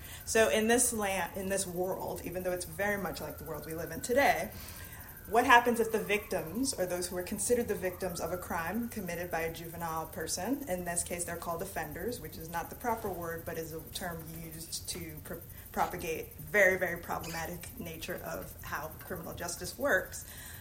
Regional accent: Queens, New York, United States; I'm from Queens, New York, so Don and I are New Yorkers

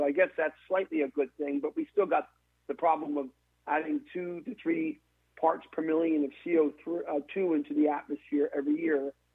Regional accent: Philadelphia, Pennsylvania, United States; My hometown, Philadelphia, is right on the edge of having their hottest August on record.

